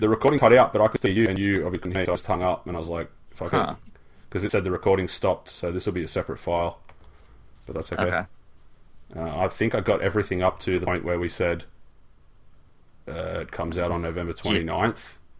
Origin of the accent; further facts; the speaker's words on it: Australia; Then I realize that I'm just an Australian and it doesn't matter.